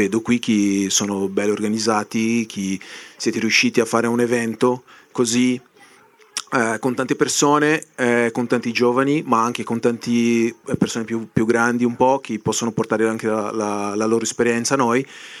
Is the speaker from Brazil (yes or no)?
yes; Brazil; Italian is a second language; io sono di Brasile e lì abbiamo il movimento sociale del campo più grosso del mondo